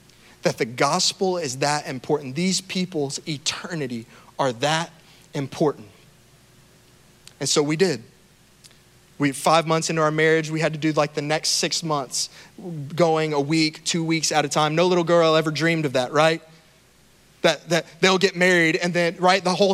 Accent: Louisiana, United States; I look up church jobs in my hometown in Louisiana.

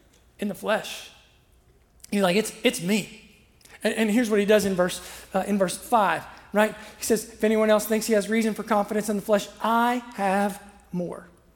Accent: Ohio, United States; Where I grew up in Southern Ohio, we'd say cow pies, right?

